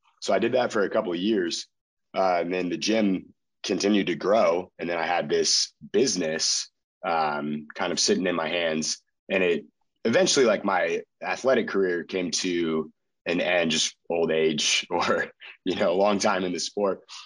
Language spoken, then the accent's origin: English; Chico, California, United States; And I moved back to my hometown of Chico, pretty much my last semester of college